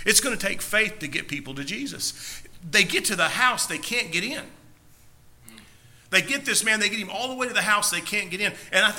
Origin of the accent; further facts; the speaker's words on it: Oklahoma, United States; And I, you know, I'm from Oklahoma, so I like to think maybe one of them's name was Bubba.